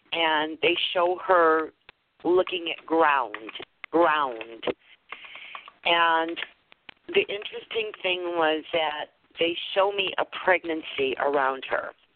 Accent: Michigan, United States; I'm from Michigan, so I don't know what you're talking about

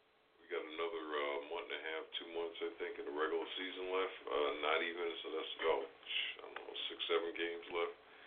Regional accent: New York, United States; I grew up in Long Island.

